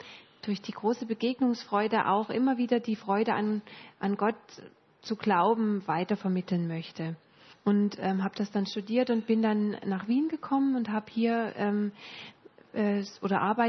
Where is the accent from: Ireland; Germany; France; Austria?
Germany; East Germany; Und ich bin in der DDR auch groß geworden.